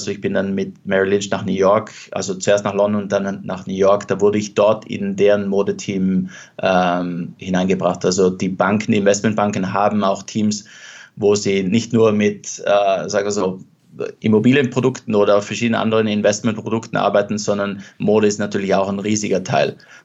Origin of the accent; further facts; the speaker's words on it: Trentino-Alto Adige, Italy; dort, wo ich aufgewachsen bin, also jetzt Südtirol